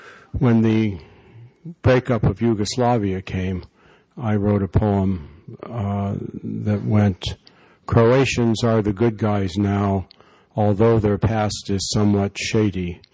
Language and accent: English; Kansas City, Missouri, United States; And I'm from Kansas City, the former Gateway to the West, where we think of St. Louis as the exit from the East.